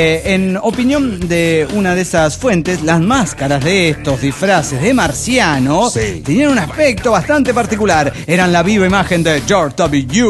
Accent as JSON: {"language": "Spanish", "town": "El Tigre", "region": "Anzoátegui", "country": "Venezuela", "said": "Soy del Tigre, estado Anzoátegui, Venezuela. Y les vengo yendo desde las elecciones aquí en Venezuela."}